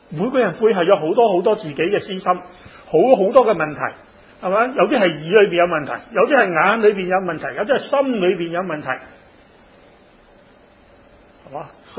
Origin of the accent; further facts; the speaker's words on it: Chaozhou, Guangdong, China; 我哋潮州人更加叻啦